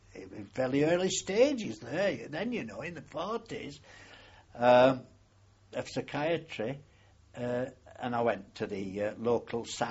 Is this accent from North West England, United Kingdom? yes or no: yes; Manchester, North West England, United Kingdom; they posted me to the RAOC company, which was situated in Manchester, my hometown.